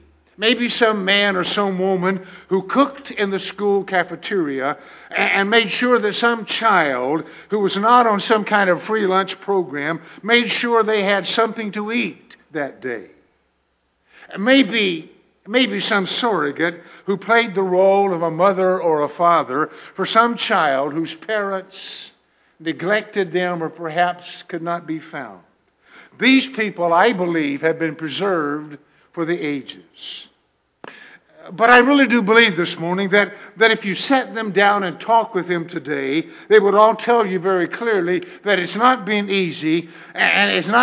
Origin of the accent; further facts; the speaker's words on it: Texas, United States; And when I was in the cowboy and Indian stage, you know, growing up in Texas, we always were.